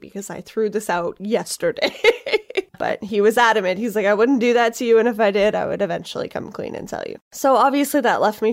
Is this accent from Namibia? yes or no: no; Canada; I'm the Canadian half of this podcast